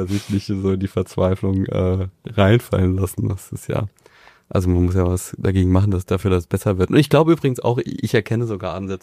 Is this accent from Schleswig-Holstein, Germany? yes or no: no; Offenbach, Hesse, Germany; Und gleichzeitig bin ich in Offenbach aufgewachsen, eine der ärmsten Städte damals noch.